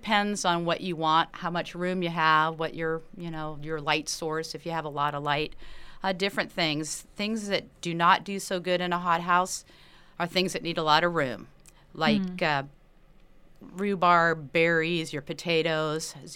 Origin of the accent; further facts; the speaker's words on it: California, United States; now in Ketchikan, United States; I grew up in California. Of course, that's a big agricultural state, the land of the fruits and nuts, as I like to call it.